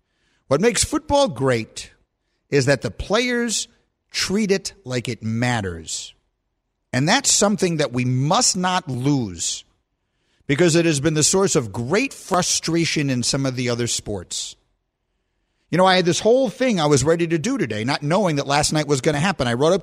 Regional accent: New York, United States; I'm from New York, I'm not a fan of the Giants.

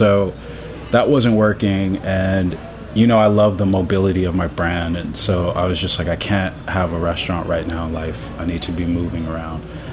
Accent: Los Angeles, California, United States; born there; Okay, I was born in L.A.

